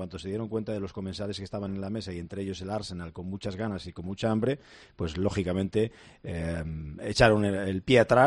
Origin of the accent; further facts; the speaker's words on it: Galicia, Spain; gallego, el gallego que se habla en mi tierra, en la costa de muerte, donde yo nací, es gallego congeada y con seseo profundo